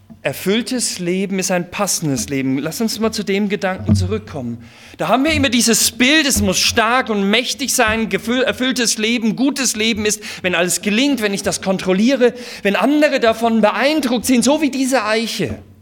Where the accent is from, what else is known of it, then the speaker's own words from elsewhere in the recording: Bavaria, Germany; meine Eltern bin groß geworden im Landkreis Coburg, das ist in der Nähe vom Fichtelgebirge